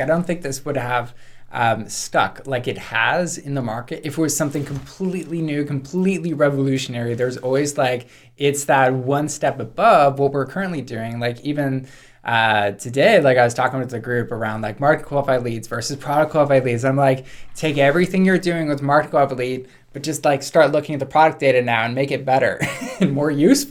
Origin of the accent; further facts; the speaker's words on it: Hamilton, Ontario, Canada; Hamilton, Canada.